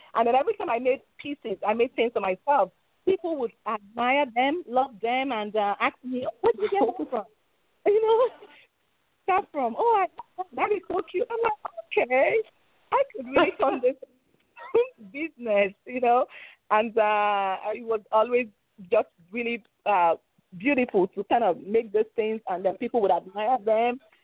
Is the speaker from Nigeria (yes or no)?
yes; Lagos, Nigeria; That's where I grew up in Lagos, Nigeria.